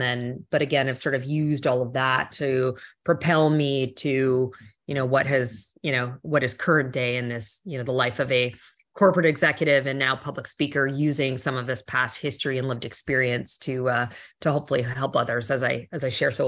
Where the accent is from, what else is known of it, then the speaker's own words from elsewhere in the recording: Ottawa, Ontario, Canada; born there; Your listeners might detect the faintest bit of an accent. I'm originally from Canada, and so I was born in Ottawa, which is the nation's capital, actually.